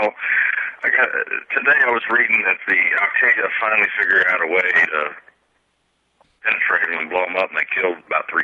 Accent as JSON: {"language": "English", "region": "Texas", "country": "United States", "moved": "as an adult", "said": "Well, they went down to Texas, and I'm a Texan. I got married and drug up here"}